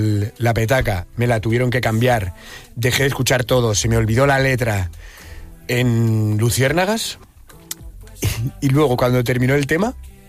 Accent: Pamplona, Navarre, Spain; Yo toco en la sala central, que es la sala más grande de Pamplona, de mi tierra.

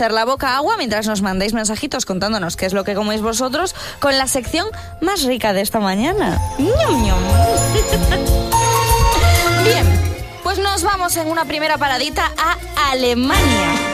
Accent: Galicia, Spain; Eso en mi pueblo no pasa.

